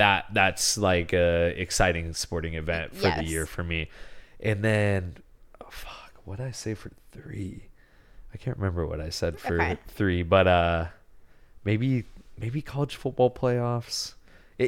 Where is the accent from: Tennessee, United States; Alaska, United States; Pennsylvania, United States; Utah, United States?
Alaska, United States; You know, growing up in Alaska, we did a bit of skating, and you did some skating too.